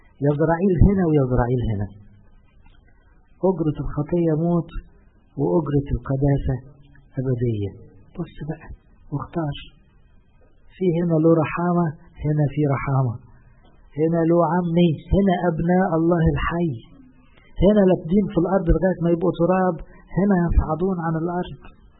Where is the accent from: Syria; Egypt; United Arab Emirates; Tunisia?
Egypt; ما احنا مصريين